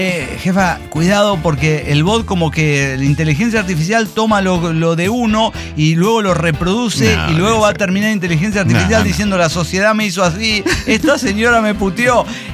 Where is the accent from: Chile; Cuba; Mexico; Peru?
Mexico; Guadalajara, Jalisco; de Guadalajara, Jalisco, México